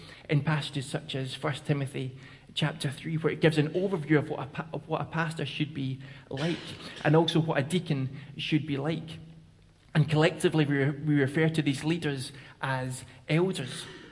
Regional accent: Scotland, United Kingdom; And I said, "No, actually, I'm from Scotland."

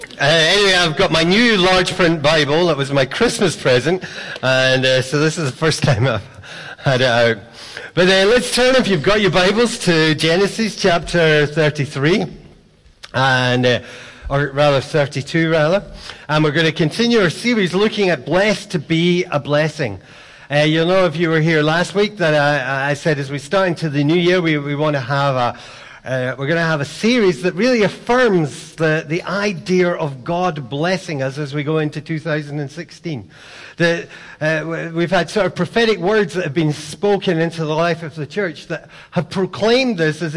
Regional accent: Scotland, United Kingdom; sometimes being Scottish, a lot of advantages, but sometimes it has a series of disadvantages.

